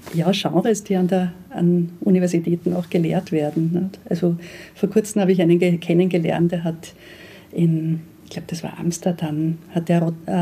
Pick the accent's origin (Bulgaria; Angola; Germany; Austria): Austria; Linz, Upper Austria; ich bin in Linz aufgewachsen. Aufgrund meines Elternhauses war ich doch eher mehr jetzt verankert, so was man jetzt unter Hochkultur betrifft.